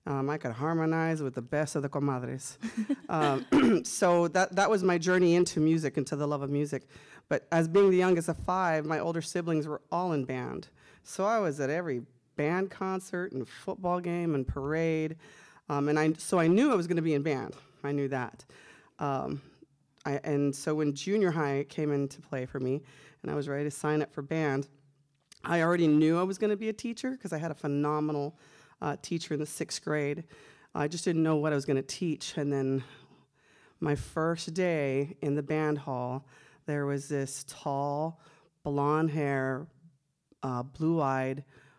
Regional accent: Corpus Christi, Texas, United States; Born and raised in Corpus Christi.

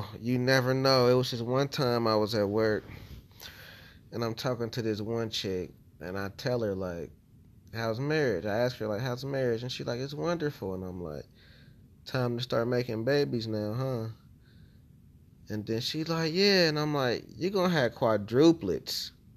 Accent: Ohio, United States; now in Las Vegas, United States; I'm live from Las Vegas, from Ohio.

